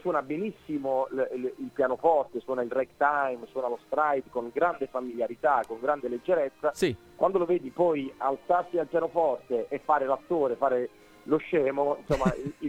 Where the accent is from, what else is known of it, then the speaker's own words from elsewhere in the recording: Bitonto, Apulia, Italy; io peraltro sono bitontino, sono nato a Bitonto